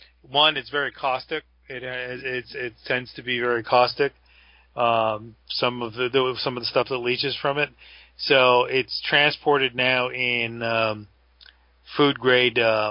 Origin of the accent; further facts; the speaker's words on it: New York, United States; it's a pretty interesting, thing growing up in New York, and you're seeing buildings everywhere.